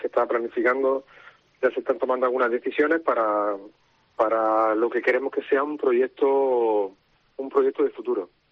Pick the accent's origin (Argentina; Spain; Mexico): Spain; Almería, Andalusia; primero y en gran parte soy de Almería seguro